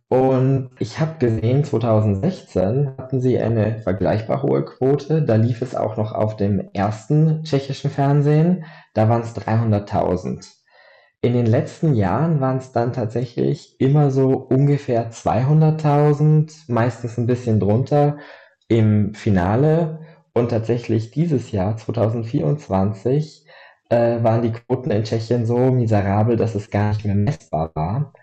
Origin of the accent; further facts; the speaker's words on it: Vilshofen, Bavaria, Germany; Ich komme aus Vilshofen in Niederbayern und bin Historiker, was deutsch-tschechische Beziehungen angeht. Ich komme, wie gesagt, aus Niederbayern, habe aber slawische Wurzeln.